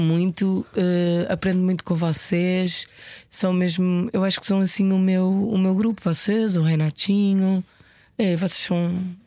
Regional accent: Porto, Portugal; Eu vim do Porto, muito ligada, tinha um namorado do Porto, depois muito ligada aos amigos do Porto

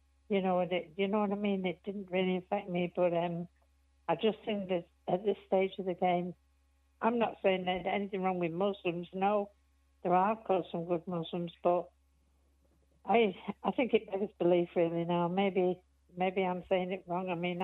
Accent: England, United Kingdom; moved away; I'm from England, but I've been over here for 25 years.

